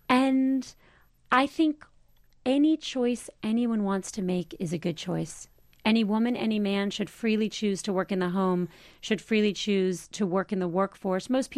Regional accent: Miami, Florida, United States; born there; I was born in Miami. I recognize the fortune of my birth.

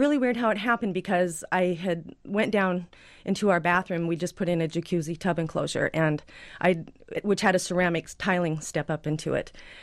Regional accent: United States; Because as an American, we kind of have this perceived invincibility.

